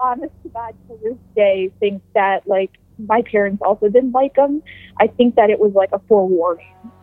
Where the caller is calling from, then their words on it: Youngstown, Ohio, United States; I'm calling from Youngstown, Ohio.